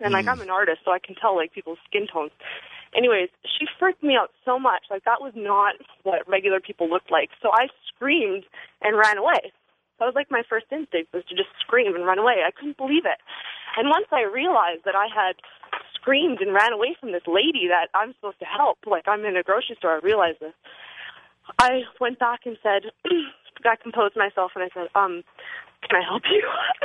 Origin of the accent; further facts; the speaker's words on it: Victoria, British Columbia, Canada; now in Austin, United States; I am living in Austin, Texas right now. … I am from Victoria, BC, Canada, originally.